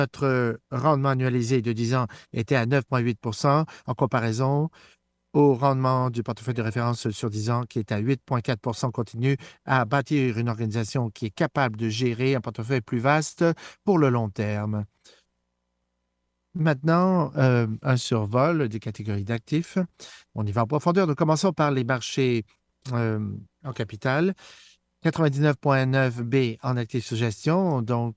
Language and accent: French; Canada; Sur notre personnel, j'ai travaillé dans plusieurs régions du monde. Je suis né et j'ai grandi au Canada.